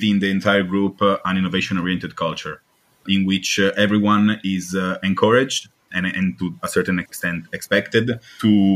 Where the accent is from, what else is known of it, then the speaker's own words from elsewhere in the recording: Turin, Piedmont, Italy; English is a second language; also born or lived in Milan; I was born in Milan, in Italy, in 1992, and I moved to Turin when I was really, really young, like around the age of 3.